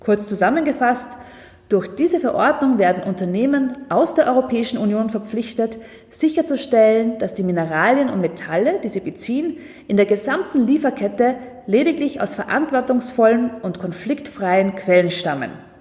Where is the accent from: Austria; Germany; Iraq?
Austria; Und einmal mehr sind wir als Österreicher unsolidarisch